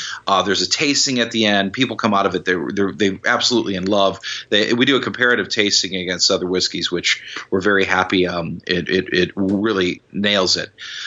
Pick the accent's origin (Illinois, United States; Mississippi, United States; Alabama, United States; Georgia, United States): Illinois, United States; I'm from Chicagoland originally, and so I kind of have the same kind of Midwest roots.